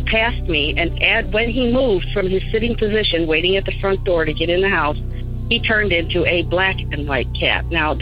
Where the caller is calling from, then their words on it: Chicago, Illinois, United States; I'm calling from the Chicago area